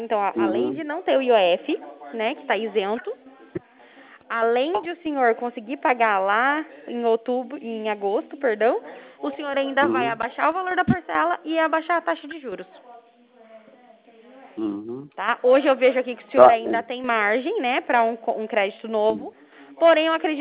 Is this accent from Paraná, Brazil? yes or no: yes; Cornélio Procópio, Paraná, Brazil; eu sou de Cornélio Procópio, no Paraná.